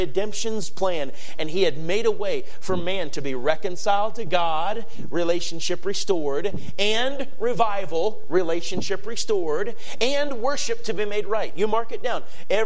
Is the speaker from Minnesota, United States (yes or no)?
yes; Minnesota, United States; I grew up in Minnesota, so I understand that.